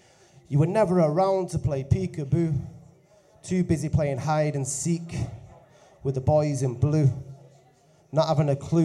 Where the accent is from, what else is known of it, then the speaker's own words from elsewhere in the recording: Manchester, North West England, United Kingdom; So I'm from the same area as Tony. I've known Tony for about 20 years. This next song is about growing up in South Manchester called